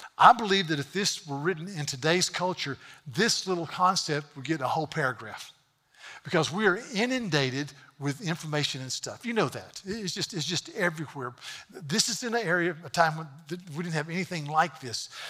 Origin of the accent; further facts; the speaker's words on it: Charleston, South Carolina, United States; Where are you from? Charleston, South Carolina.